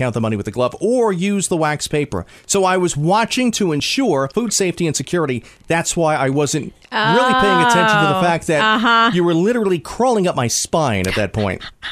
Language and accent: English; New Jersey, United States; City mouse, country mouse. I grew up in the New Jersey suburbs.